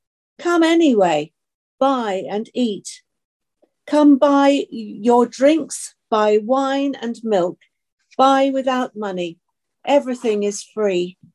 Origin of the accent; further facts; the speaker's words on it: United Kingdom; or because I'm British